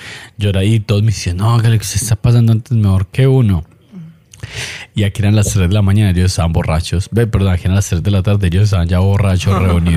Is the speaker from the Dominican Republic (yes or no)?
no; Colombia; yo era pobre, marica, pues yo allá seguía siendo colombiano.